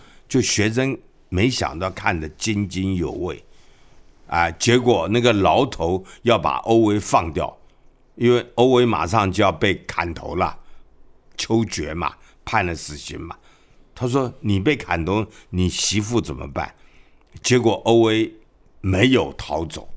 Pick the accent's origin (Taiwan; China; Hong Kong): Taiwan; born there; 我是外二代，我是台湾出生的外省第二代，那我的父母都是大陆上来的嘛